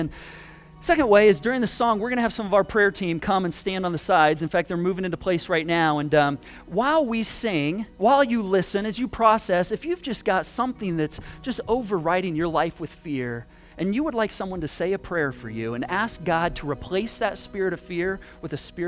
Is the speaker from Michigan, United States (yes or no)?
yes; Michigan, United States; I mean, Michigan, I grew up in Michigan. It was never this way.